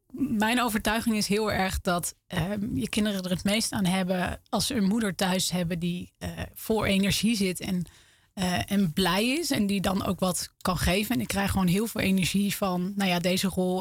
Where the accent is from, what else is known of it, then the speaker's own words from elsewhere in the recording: Eefde, Gelderland, Netherlands; Ik ben opgegroeid in de Achterhoek. Een heel klein dorpje Eefde, vlakbij Zutphen.